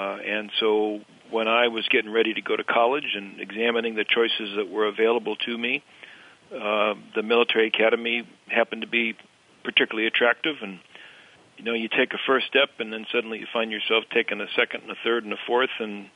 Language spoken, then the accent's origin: English; Midwest, United States; I grew up in the Midwest in a family that was Catholic, largely conservative in its orientation.